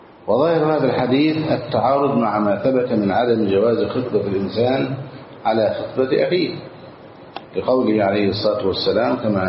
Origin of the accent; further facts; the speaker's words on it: Egypt; عندنا في مصر